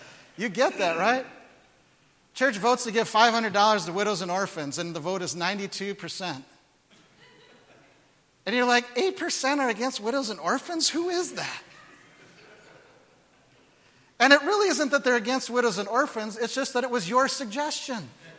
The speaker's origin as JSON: {"language": "English", "country": "Canada", "said": "I'm a Canadian and I love hockey"}